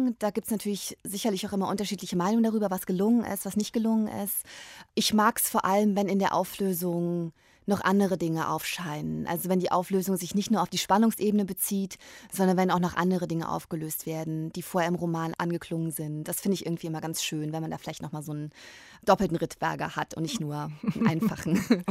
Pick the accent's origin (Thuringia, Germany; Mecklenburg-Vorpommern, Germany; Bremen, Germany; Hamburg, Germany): Thuringia, Germany; Also ich bin tatsächlich nicht in Jena aufgewachsen, sondern habe die ersten 8 Jahre meines Lebens in einem kleinen Dorf in der Nähe von Jena verbracht.